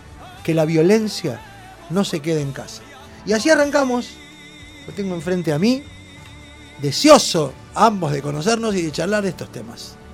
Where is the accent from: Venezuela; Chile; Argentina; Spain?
Argentina; vivir como argentinos en esta tierra